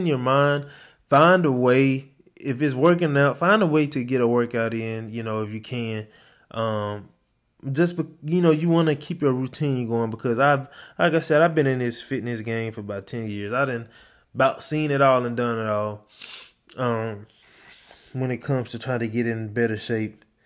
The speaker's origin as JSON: {"language": "English", "region": "Mississippi", "country": "United States", "tie": "born or raised there", "said": "just growing up in Mississippi, you know, you kind of see it."}